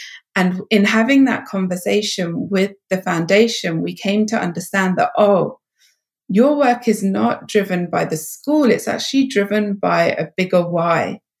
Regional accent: England, United Kingdom; in my home country of England

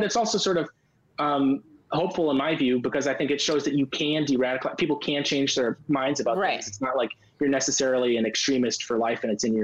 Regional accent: California, United States; Yeah, I grew up in California.

